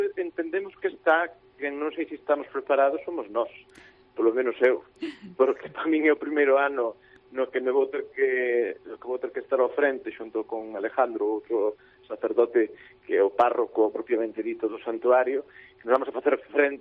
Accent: Castro de Riberas de Lea, Galicia, Spain; eu que son de Castro de Riberas de Lea, recordo desde neno ir con meus pais a Festa dos Milagros.

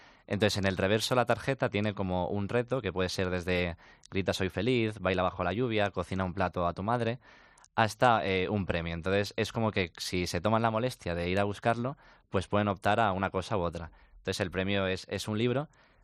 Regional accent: Gandia, Valencian Community, Spain; moved away as an adult; now in Madrid, Spain; Yo soy de Gandía, efectivamente llegué a Madrid hace 4 años

